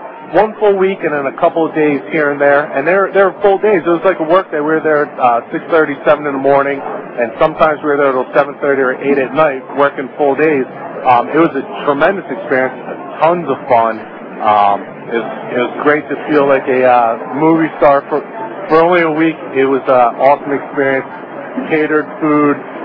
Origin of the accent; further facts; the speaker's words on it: New Jersey, United States; I'm from South Jersey, born and raised there.